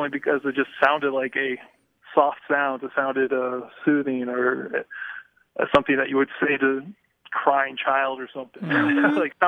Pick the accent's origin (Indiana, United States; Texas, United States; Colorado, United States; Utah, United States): Texas, United States; Grapevine; I'm from Grapevine, Texas.